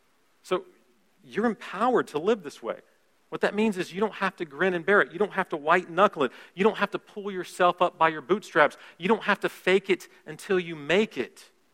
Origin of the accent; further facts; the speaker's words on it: Florida, United States; I'm from the South, although someone this morning told me I'm not really from the South. Panhandle of Florida, Southern.